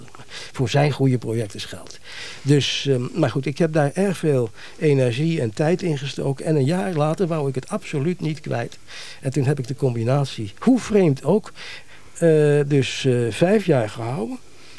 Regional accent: Amsterdam, North Holland, Netherlands; en ik ben een Amsterdammer

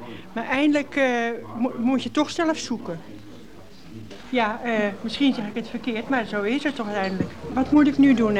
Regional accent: Rotterdam, South Holland, Netherlands; Ik heb hier jaren gewoond. En ik kom nou eigenlijk uit Rotterdam.

